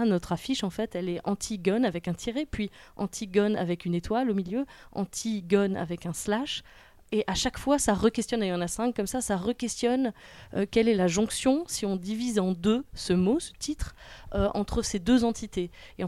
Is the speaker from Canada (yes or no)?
no; France; now in Geneva, Switzerland; Je vis à Genève, j'ai mis mon ancre ici, mais je suis française au départ.